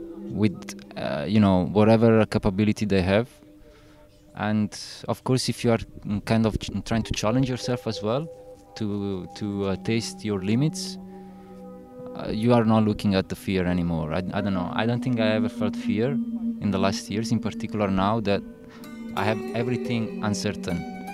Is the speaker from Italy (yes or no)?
yes; Italy; English is a second language; moved away as an adult; now in England; was to go somewhere else, which wasn't home or Italy. And somehow I chose England because I didn't speak English, so I wanted to learn a new language